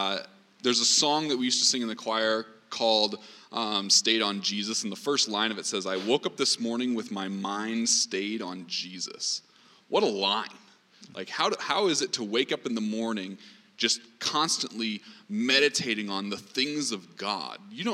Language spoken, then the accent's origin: English; Midwest, United States; Yeah, born and raised in the Midwest, youngest of six, and born into a Christian home.